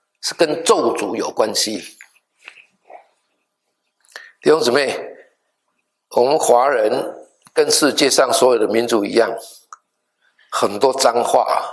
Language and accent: Chinese; Taiwan; 我在台湾的乡下长大哈， 我觉得那是很有意思的事情